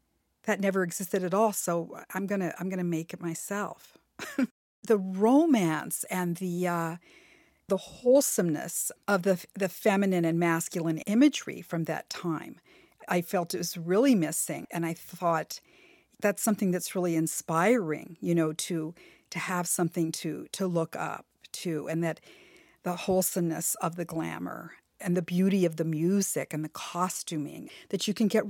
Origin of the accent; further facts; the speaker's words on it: Hollywood, California, United States; I'm originally from Hollywood, and I grew up in a home that was just steeped in music and dancing.